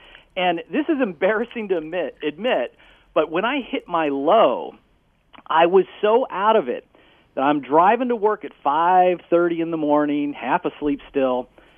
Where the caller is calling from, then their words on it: Philadelphia, Pennsylvania, United States; I'm calling from the Northeast Philadelphia area.